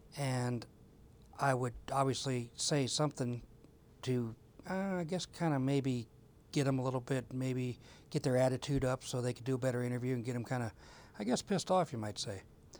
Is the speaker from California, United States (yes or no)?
no; Ohio, United States; I am from Ohio originally, so of course we have a beef with anybody from Michigan